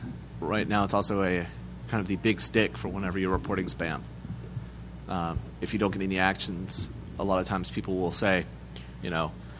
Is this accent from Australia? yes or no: no; Charlottesville, Virginia, United States; We've done that in my hometown up in Charlottesville.